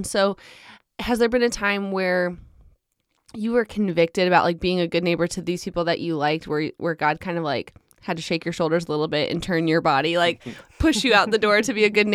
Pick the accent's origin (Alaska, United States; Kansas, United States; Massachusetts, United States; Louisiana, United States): Alaska, United States; now in Texas, United States; And so originally we're from Alaska. And so we moved to Texas about 10 years ago.